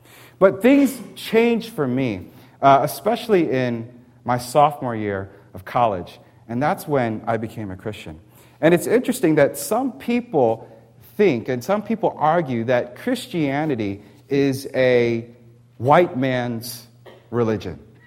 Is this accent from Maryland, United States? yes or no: yes; Annapolis, Maryland, United States; also born or lived in Washington, D.C. / Jacksonville, Florida; I was born in Washington, D.C., and I was born in 1970, so I grew up in the 70s and, you know, childhood through there. And I grew up in Annapolis, Maryland. That's where I went for elementary school.